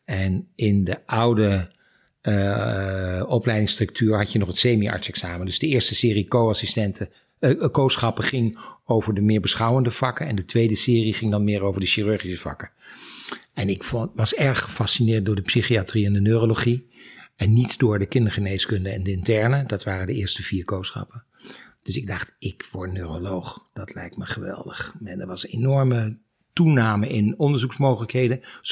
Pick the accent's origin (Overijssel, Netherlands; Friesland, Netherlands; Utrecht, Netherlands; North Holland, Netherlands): Overijssel, Netherlands; Ik ben van nature een echte Oosterling en geboren en getogen in Twente.